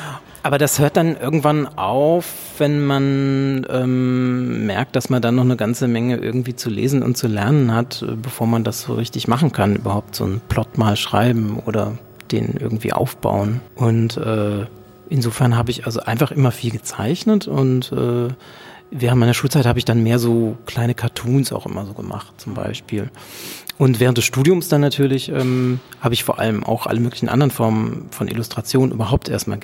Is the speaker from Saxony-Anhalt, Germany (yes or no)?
no; North Rhine-Westphalia, Germany; now in Berlin, Germany; Ja, also erstmal, ich komme aus dem Ruhrgebiet. Ich bin also nach Berlin zugezogen